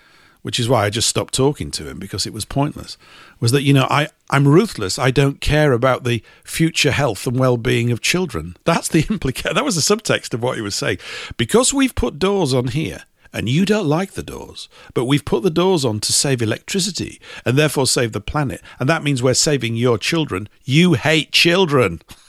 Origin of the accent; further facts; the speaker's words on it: Leeds, Yorkshire and the Humber, United Kingdom; something that came from my hometown, I think from Leeds